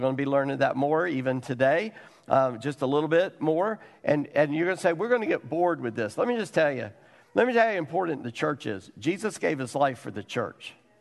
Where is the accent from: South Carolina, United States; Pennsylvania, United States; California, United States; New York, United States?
South Carolina, United States; English is a second language; As I said, I grew up in South Carolina, so English, I took that as a second language.